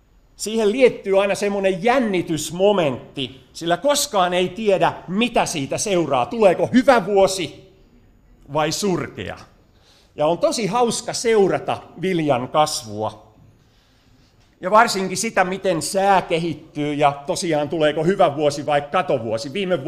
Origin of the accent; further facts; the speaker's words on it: Tampere, Pirkanmaa, Finland; Minun isäni oli maanviljelijä Lohjalla, mutta itse kasvoin kaupunkilaispoikana, lähinnä Tampereella.